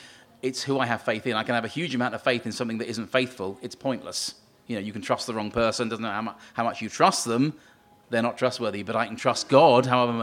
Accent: East of England, United Kingdom; maybe as an Englishman I speak in Northern Ireland inappropriately, perhaps, you folks have lived up through the troubles, but certainly in growing up in Essex, it's just wasn't that.

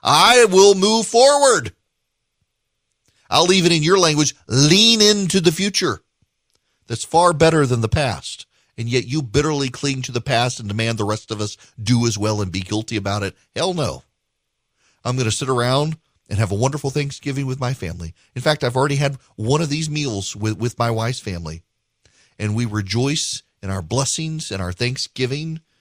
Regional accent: the South, United States; but I'm not ashamed I'm from the South. I'm not ashamed I'm from the United States. I'm not ashamed that I'm the product of my heritage.

